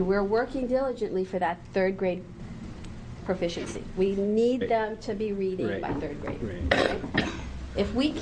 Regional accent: St. Thomas, U.S. Virgin Islands; I'm from St. Thomas, U.S. Virgin Islands

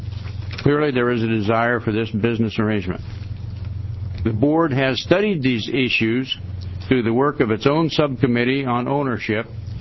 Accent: Klamath Falls, Oregon, United States; I'm a dentist from Klamath Falls

